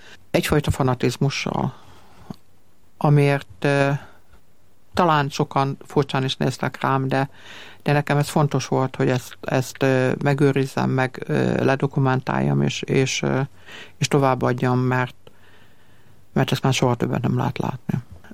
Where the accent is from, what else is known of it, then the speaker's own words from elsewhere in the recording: Great Hungarian Plain, Hungary; Én alföldi vagyok, azt hiszem, hogy nálunk zárkózottabb emberek kevésé vannak.